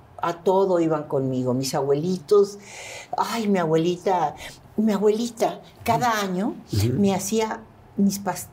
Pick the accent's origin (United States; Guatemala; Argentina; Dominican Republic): United States; New Orleans, Louisiana; born there; Nací en Nueva Orleans. Me adelanté un mes